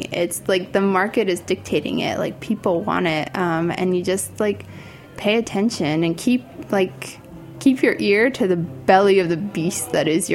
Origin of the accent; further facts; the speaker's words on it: Iran; preserves and jams that I had growing up in Iran.